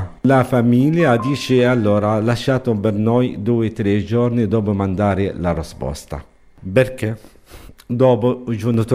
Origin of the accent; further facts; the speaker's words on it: Jabalia, Gaza Strip, Palestine; Italian is a second language; moved away as an adult; now in Italy; Io vengo di Gaza, proprio di nord di Gaza, campo di Jabalia. Sono 49 anni.